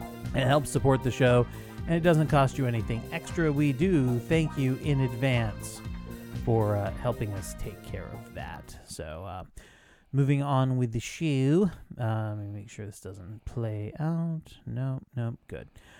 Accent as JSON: {"language": "English", "region": "Scotland", "country": "United Kingdom", "said": "because I'm Scottish"}